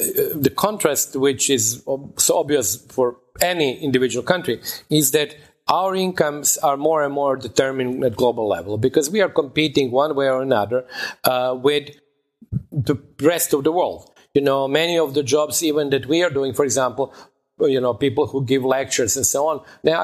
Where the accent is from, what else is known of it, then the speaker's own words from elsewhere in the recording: Serbia; I'm from former Yugoslavia, I'm from Serbia.